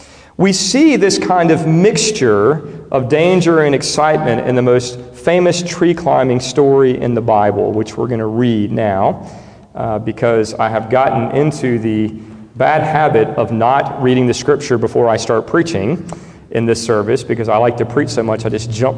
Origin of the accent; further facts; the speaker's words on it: Lakeland, Florida, United States; One thing great about the neighborhood that I grew up in Lakeland, Florida, is that we had these enormous grandfather oak trees.